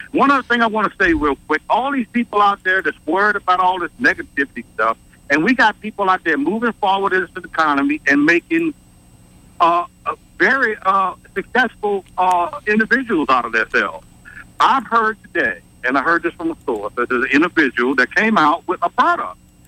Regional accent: the South, United States; I'm from the South, and that's where my heart is at.

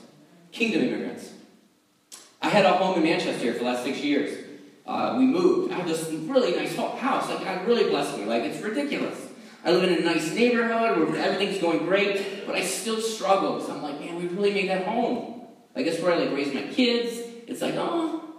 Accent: Guatemala; moved away; When I came here from Guatemala, and I'm trying to find my place, and I'm, like, interviewing for a job

